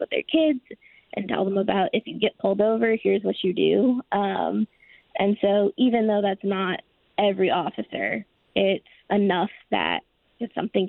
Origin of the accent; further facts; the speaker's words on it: Cleveland, Ohio, United States; I grew up in Cleveland. We had like 3 or 4 officers.